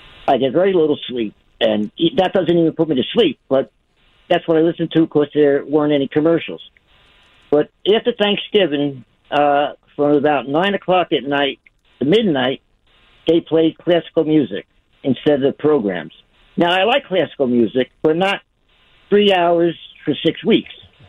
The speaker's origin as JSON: {"language": "English", "town": "Bayonne", "region": "New Jersey", "country": "United States", "said": "Yes, fine. I'm from Bayonne."}